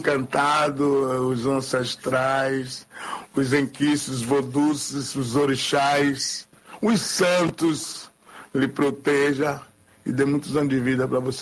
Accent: Bahia, Brazil; born there; Eu nasci na Bahia, vivo no Brasil, na Bahia.

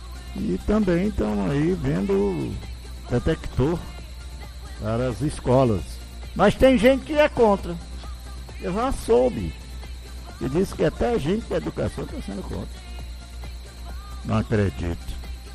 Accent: Brasiléia, Acre, Brazil; Em Brasileia, minha terra querida, minha terra natal.

